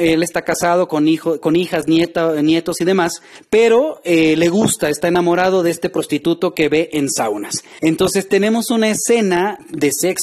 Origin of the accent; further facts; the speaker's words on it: Veracruz, Mexico; born there; yo nací acá en Tierra Caliente, en un estado que se llama Veracruz